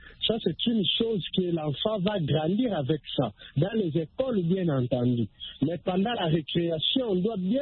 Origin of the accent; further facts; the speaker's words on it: Kinshasa, DR Congo; une grande ville de plus de 12 millions d'habitants, comme chez moi à Kinshasa